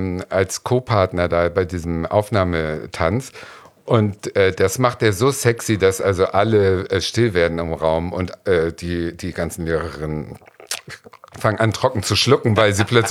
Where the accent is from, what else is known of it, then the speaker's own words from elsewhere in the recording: Schleswig-Holstein, Germany; ich bin groß geworden auf dem Dorf im Schleswig-Holstein, im Nichts, weißt du, und dann 1980 war ich, wie alt war ich denn da? 1980 war ich 13.